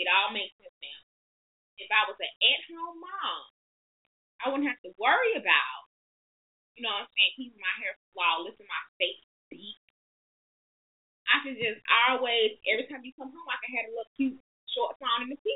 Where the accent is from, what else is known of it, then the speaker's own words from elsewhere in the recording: Memphis, Tennessee, United States; also born or lived in Chicago; I was born in Chicago and left and went to Memphis.